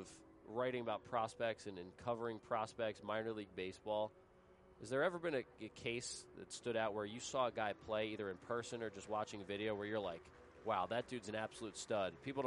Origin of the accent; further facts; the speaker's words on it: Philadelphia, Pennsylvania, United States; because I'm from the Philly area